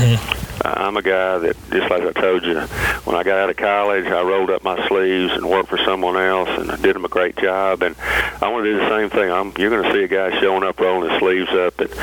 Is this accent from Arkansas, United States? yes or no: yes; Sylvan Hills, Arkansas, United States; I grew up in Sylvan Hills, and my mom worked full time to make sure my four sisters and I got a chance to get a college degree